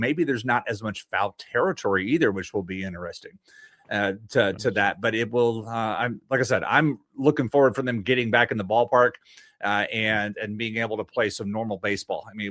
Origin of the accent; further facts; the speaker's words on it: Houston, Texas, United States; I grew up in Houston as a kid, as an Astros fan.